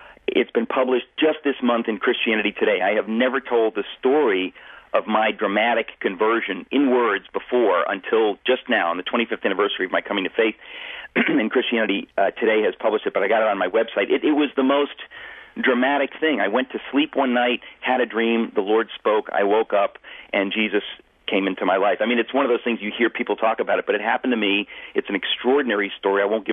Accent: New York, United States; accent: New York; they allowed me to goof around and use my New York accent.

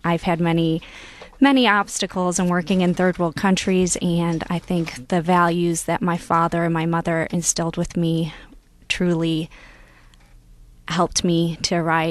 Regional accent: Warren, Michigan, United States; Sure. I grew up in Warren, Michigan, and my father was a school teacher in Taylor, Michigan, and my mom stayed home and took care of us kids.

